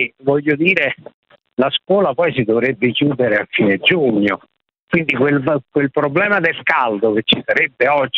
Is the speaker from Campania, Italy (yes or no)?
yes; Benevento, Campania, Italy; Sono da Benevento.